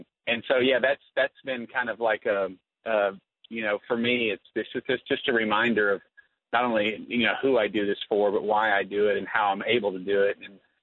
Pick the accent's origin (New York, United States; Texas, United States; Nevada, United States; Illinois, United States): Texas, United States; my dad was a huge football player, and we were kind of growing up in Texas. We loved football.